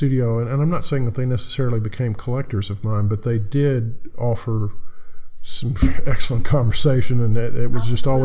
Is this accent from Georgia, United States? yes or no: no; Mississippi, United States; also born or lived in Memphis / Abilene; now in Houston, United States; As I mentioned, I was born in Memphis, raised in rural Mississippi.